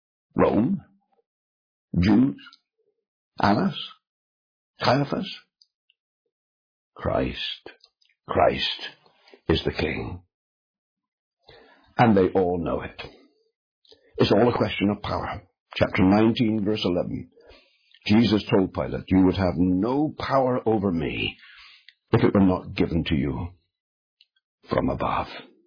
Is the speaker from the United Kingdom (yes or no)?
yes; United Kingdom; Now, I come from the United Kingdom. For 300 years now, we have had a constitutional monarchy.